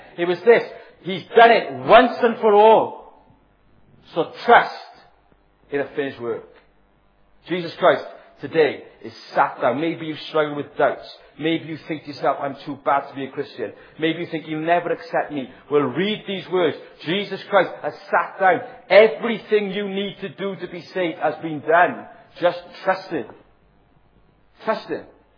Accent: Ebbw Vale, Wales, United Kingdom; when I was growing up, I grew up in Evervale, and what a place

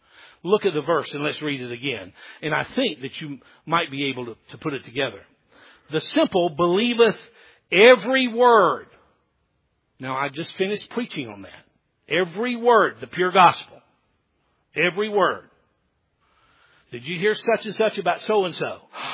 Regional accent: the South, United States; I'm a Southerner. I'm not mocking them.

